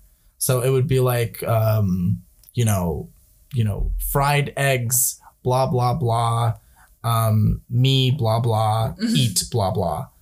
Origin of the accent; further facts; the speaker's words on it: United States; growing up in America, we always were marketed the internet as like, this is access to the whole world.